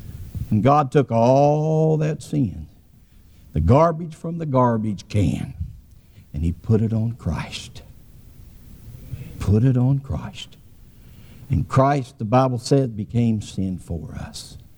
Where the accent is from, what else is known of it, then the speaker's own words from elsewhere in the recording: West Virginia, United States; They told me when I was growing up in West Virginia, said, you're going to have to learn to read English because you're going to go somewhere else that people don't speak Mountaineer.